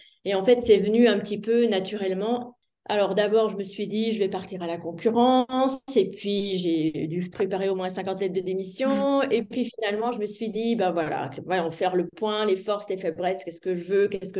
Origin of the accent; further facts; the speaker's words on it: Bourgogne-Franche-Comté, France; moved away as an adult; je suis originaire du Jura, donc pas du tout alsacienne à la base, même si ça fait 30 ans voilà, que je suis en Alsace. J'ai vécu dans un petit village entre, je dirais, les vaches et le lait